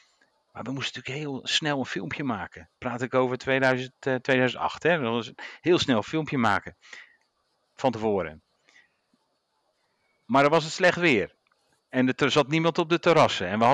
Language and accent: Dutch; Netherlands; wat wij eigenlijk als Hollanders, Nederlanders, vergeten we dat eigenlijk te veel. Wij zijn een super Calvinistisch land